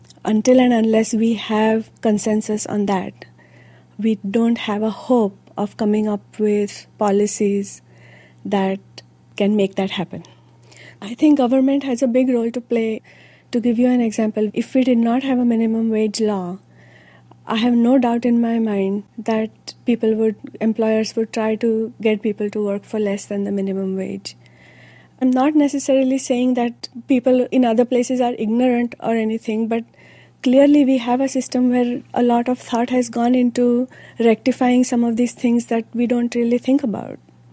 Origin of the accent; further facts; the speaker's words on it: India; moved away as an adult; now in Milford, United States; I grew up in India. I lived there until my early 20s.